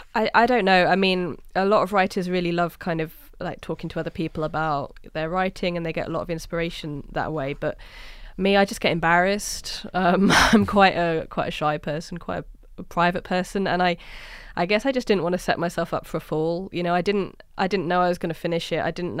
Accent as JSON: {"language": "English", "town": "York", "region": "Yorkshire and the Humber", "country": "United Kingdom", "tie": "born or raised there", "also_born_or_lived": "London", "said": "I was getting the train from York, my hometown, Little York, the one that New York was named after. I was getting a train from there down to London, where I was living and working at the time"}